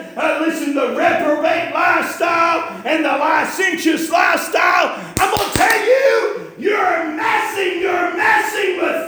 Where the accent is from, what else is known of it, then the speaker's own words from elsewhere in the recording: Wise, Virginia, United States; When I was born and raised in Wise, Virginia, yeah, I'm a hick, okay? I'm proud of it, I'm a hick.